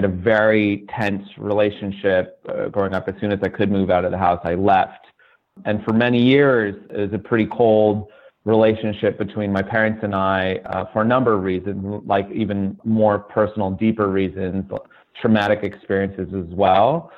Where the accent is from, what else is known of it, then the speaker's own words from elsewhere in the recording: California, United States; So just growing up in the Southern California hardcore scene